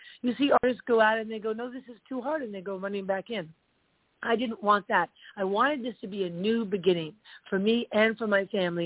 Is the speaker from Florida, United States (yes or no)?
no; New York, United States; also born or lived in California; I moved away from California, back to my hometown, New York.